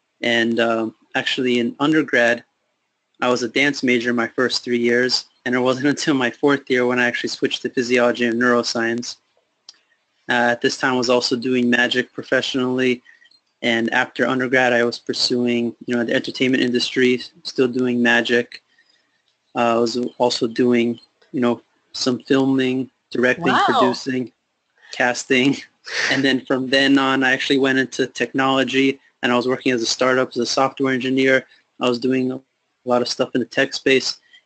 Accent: Los Angeles, California, United States; now in New York, United States; I'm from Los Angeles, and that's pretty much where I grew up. I did my undergrad at UCSD, so I lived there for 4 years.

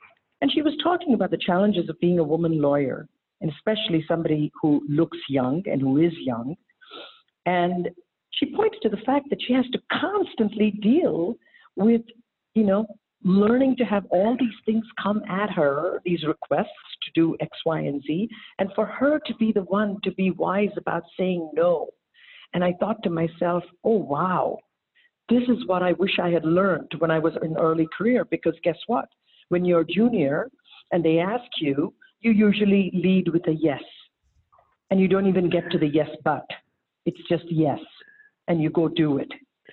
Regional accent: India; moved away as an adult; now in United States; I'm an Indian woman who came to this country from India about 35 years ago.

